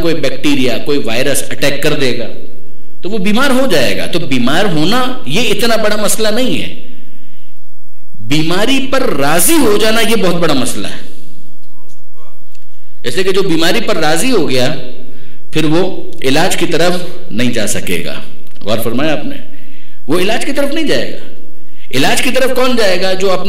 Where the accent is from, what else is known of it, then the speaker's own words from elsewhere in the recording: Karachi, Sindh, Pakistan; وہ محلہ یاد آ گیا کہ جو مجھے بہت زیادہ عزیز بھی ہے، آج بھی عزیز ہے، البتہ گینگ وار کے بعد وہ بالکل تباہ ہو گیا۔ آپ میں سے جو کراچی کے ہیں وہ جانتے ہوں گے، کھارا در۔